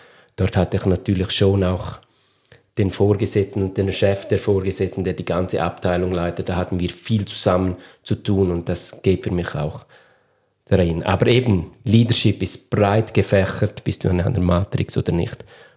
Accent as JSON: {"language": "German", "country": "Switzerland", "said": "Wobei ehrlicherweise bei uns in der Schweiz ist ja die Berufslehre sehr wichtig."}